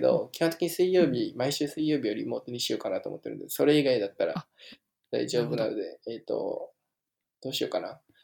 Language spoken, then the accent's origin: Japanese; Osaka, Japan; 僕は大阪出身で全然友達いなかったんで